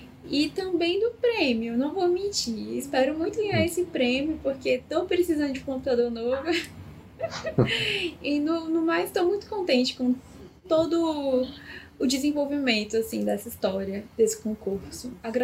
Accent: Taguatinga, Federal District, Brazil; sou de Taguatinga, Distrito Federal

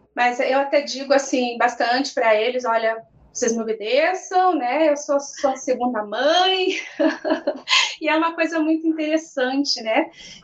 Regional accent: Paraná, Brazil; born there; eu sou paranaense, sou da terra do pé vermelho, nasci numa cidade pequena no norte do Paraná

